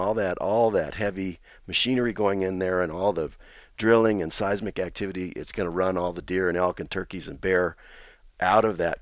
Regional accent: New Mexico, United States; In fact, I grew up fly fishing on the Pecos, like so many people fishing on the Pecos.

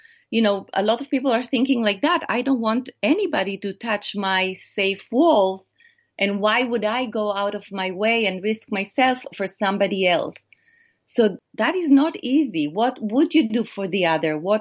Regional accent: Israel; growing up in Israel, I ask myself always, what would I have done in the Holocaust?

